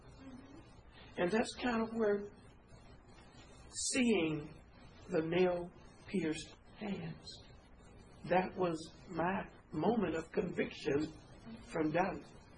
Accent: Missouri, United States; I just say to them, I'm from Missouri. You got to show me.

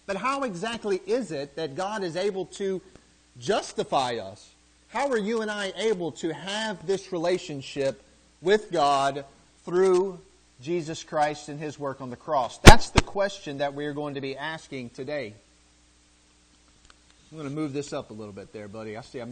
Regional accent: St. Augustine, Florida, United States; moved away; We are originally from St. Augustine, Florida, but we've lived all over the place. We've lived in most of our adult lives out on the West Coast in the Seattle, Washington area.

